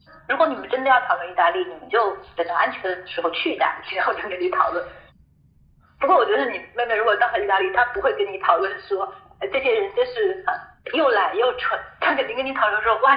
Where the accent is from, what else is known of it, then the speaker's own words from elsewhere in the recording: Jiangsu, China; 比如说我是江苏人，我们江苏被叫的什么内斗大省什么的，我是苏锡常江苏人